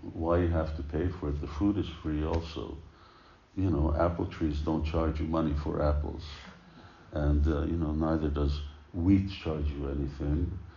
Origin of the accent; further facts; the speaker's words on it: Canada; accent: Canadian; I'm not from America, by the way, my accent is from Canada, it's a Canadian accent.